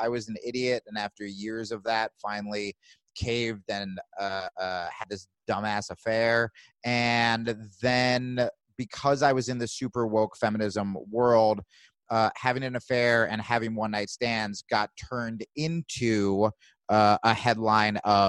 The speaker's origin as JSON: {"language": "English", "region": "New Jersey", "country": "United States", "tie": "born or raised there", "said": "So I grew up in New Jersey."}